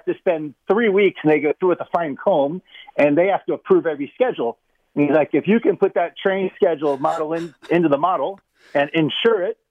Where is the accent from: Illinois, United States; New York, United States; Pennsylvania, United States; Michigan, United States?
Pennsylvania, United States; Philadelphia; I come from Philly. We're pretty violent fans.